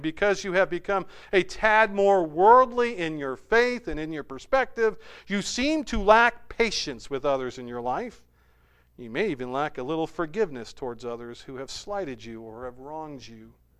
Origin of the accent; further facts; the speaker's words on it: Manchester, North West England, United Kingdom; Many of you know that I grew up in Manchester.